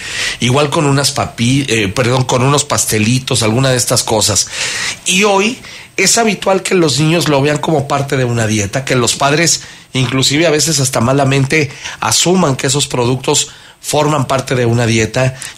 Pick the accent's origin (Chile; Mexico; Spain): Mexico; en los refrescos en la mesa de muchos de nosotros como mexicanos no aparecieron en nuestra infancia.